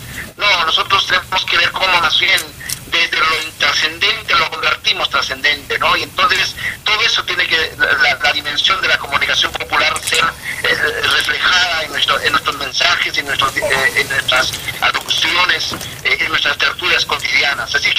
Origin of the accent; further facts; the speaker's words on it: Arequipa, Peru; yo soy peruano, soy arequipeño, he estado desde muy chico con la radio, en Radio Chaví